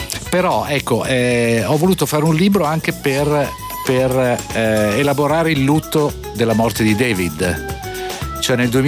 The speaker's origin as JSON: {"language": "Italian", "town": "Milan", "region": "Lombardy", "country": "Italy", "tie": "born there", "lives_now": "Parma, Italy", "said": "No, io sono nato a Milano"}